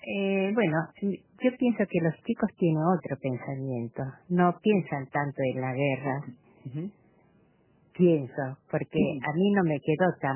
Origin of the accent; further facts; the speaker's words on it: Buenos Aires, Argentina; born there; Yo nací en Buenos Aires